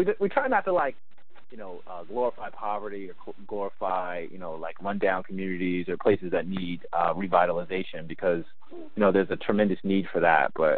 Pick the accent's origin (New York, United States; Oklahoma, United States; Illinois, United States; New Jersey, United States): New Jersey, United States; Somerset; and I grew up in Somerset just to the south. And I like to say that I was born twice in New Brunswick. First, at St. Peter's Hospital